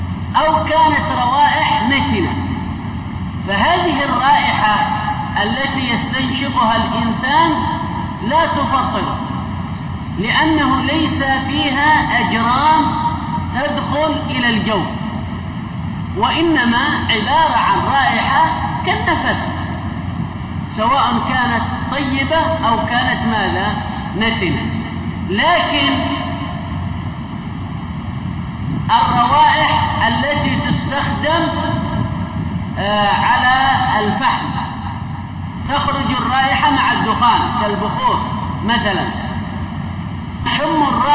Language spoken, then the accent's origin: Arabic; Yemen; مثل ما ينظر أصلحنا لمن يخزن هنا عندنا في اليمن.